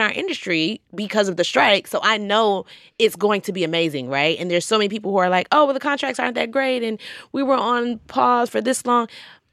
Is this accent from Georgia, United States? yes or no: yes; Georgia, United States; now in New York, United States; in New York it was originally like I'm from Georgia, so you open carry.